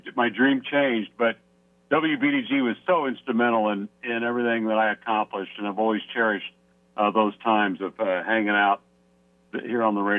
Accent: Chapel Hill, North Carolina, United States; But I will say, being from 10th and Grill School, growing up in Chapel Hill and being the guy on the microphone at the world's largest one-day sporting event, the Indianapolis 500, that still gives me chills

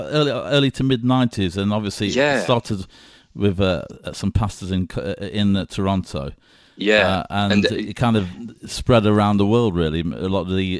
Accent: Derby, East Midlands, United Kingdom; also born or lived in Coventry; because I was from Derby, but then I ministered in Coventry for 7 years, and everybody laughed and joked because you've been sent to Coventry

